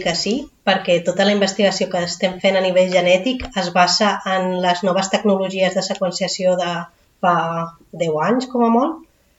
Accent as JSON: {"language": "Catalan", "town": "Barcelona", "region": "Catalonia", "country": "Spain", "tie": "born there", "said": "Doncs jo vaig néixer a Barcelona l'any 1992."}